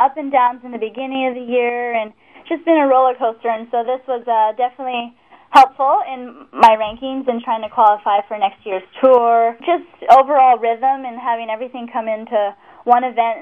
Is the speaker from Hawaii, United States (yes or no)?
yes; Kauai, Hawaii, United States; I think, well, growing up on Kauai, I've been surrounded by such awesome surfers like the Irons Brothers and Keala Kenley and Rochelle